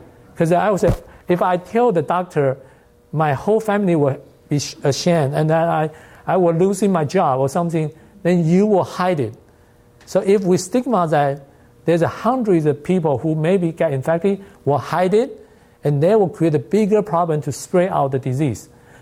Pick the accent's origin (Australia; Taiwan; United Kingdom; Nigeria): Taiwan; because I'm originally from Taiwan, so I watch a lot of news in Taiwan.